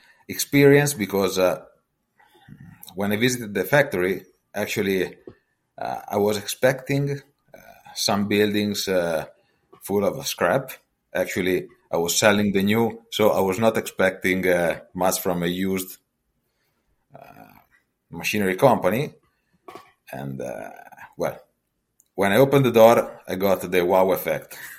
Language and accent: English; Pesaro, Marche, Italy; born there; English is a second language; However, I was born in Pesaro